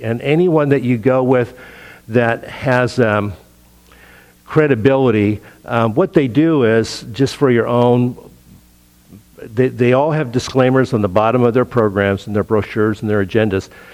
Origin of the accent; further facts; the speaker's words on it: Pacific Northwest, United States; now in California, United States; since we moved from the Northwest in the 60s to California. You know, what California calls rivers back home, we oftentimes call creeks and maybe a stream.